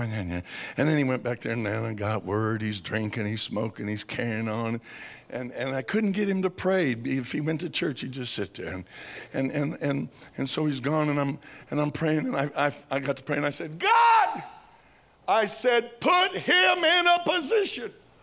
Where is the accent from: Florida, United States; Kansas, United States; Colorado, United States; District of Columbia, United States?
Colorado, United States; Pueblo; he was from my hometown of Pueblo, and he was going back to Pueblo